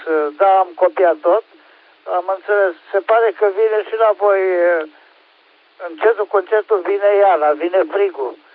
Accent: Oradea, Bihor County, Romania; și sunt din Oradea.

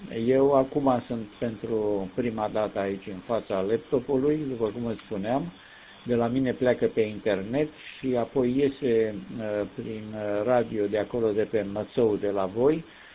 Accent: Constanța, Constanța County, Romania; din Constanța.

